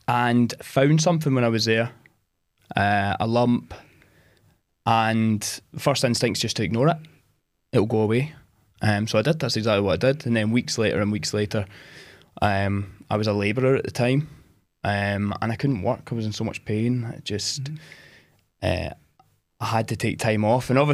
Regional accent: Galston, Scotland, United Kingdom; I am from Ayrshire. I've grew up there all my life, a small town called Galston.

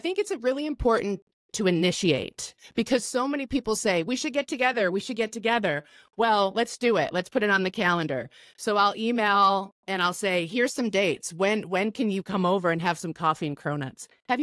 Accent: Syracuse, New York, United States; I grew up in Syracuse, New York.

